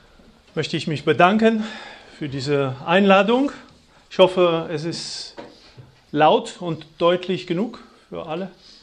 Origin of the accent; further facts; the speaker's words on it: France; German is a second language; now in Germany; Wie mein Name es erkennen lässt, ich komme aus Frankreich ursprünglich, lebe in Deutschland seit jetzt ein paar Jahrzehnten. Also ich denke, dass ich die Sprache relativ gut beherrsche